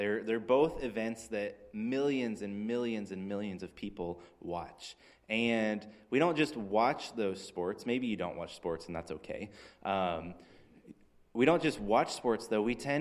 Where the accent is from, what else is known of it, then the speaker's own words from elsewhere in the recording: Pennsylvania, United States; I remember I grew up as a Steelers fan growing up near Pittsburgh